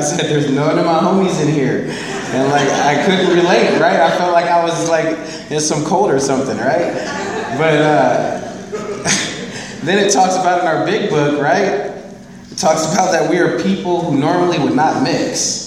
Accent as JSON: {"language": "English", "town": "Baton Rouge", "region": "Louisiana", "country": "United States", "tie": "born or raised there", "said": "And grew up in Louisiana. I was born and raised there in Baton Rouge."}